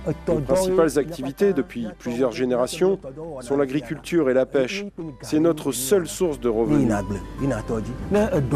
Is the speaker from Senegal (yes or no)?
no; Kossi Agbavi, Maritime, Togo; je suis natif de Kossi Agbavi.